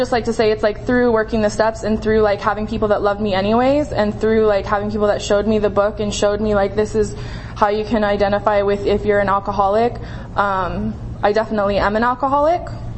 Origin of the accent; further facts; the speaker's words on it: Las Vegas, Nevada, United States; From Las Vegas, who's hosting Wacky Paw this year.